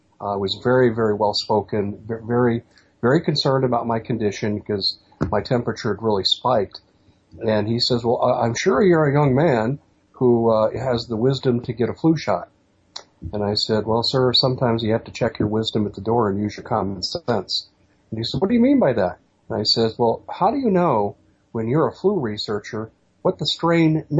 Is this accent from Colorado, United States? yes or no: yes; Denver, Colorado, United States; I grew up in the Denver area, and all the communities up there in Denver have a regulation